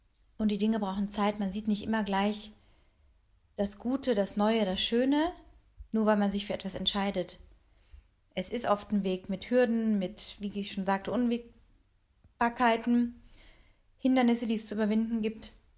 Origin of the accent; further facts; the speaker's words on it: North Rhine-Westphalia, Germany; Ich bin ja im Flachen in Westfalen aufgewachsen, hatte Großeltern in Baden-Baden, hatte noch einen anderen Großvater auf der Schwäbischen Alb.